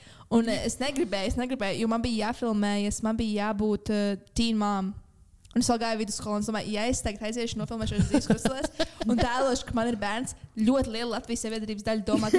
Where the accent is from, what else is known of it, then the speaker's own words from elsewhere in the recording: Jelgava, Latvia; mēs ar Santu esam no Jelgavas